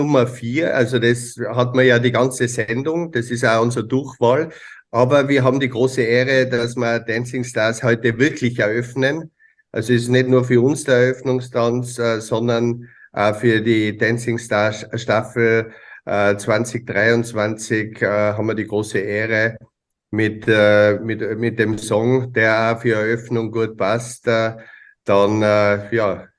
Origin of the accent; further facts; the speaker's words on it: Tyrol, Austria; Dann sieht man auch, wie toll es bei uns in Tirol ist, bei der Vierschanzenallee in Innsbruck zum Beispiel.